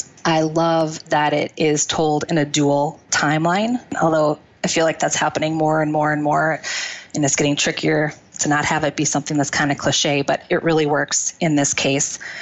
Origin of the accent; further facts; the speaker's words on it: Wisconsin, United States; I am from Wisconsin.